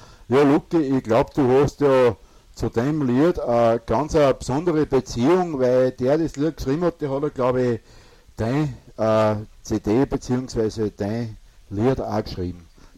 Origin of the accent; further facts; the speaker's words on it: Upper Austria, Austria; ich komme ja aus Oberösterreich, ich sage es immer wieder, ich bin ein Gescherder